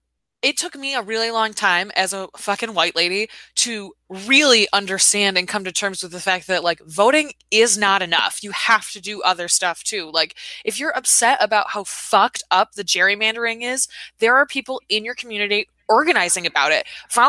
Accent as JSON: {"language": "English", "region": "Michigan", "country": "United States", "said": "are from Michigan, and there was a time where I was like, I personally will not get married until my home state can do that because my dad is gay and lives there."}